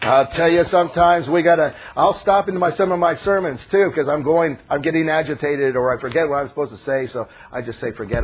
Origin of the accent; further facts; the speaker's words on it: California, United States; my wife and I came from California. We were from Calvary Chapel, as Pastor Kevin had mentioned, and we've been up here for 19 years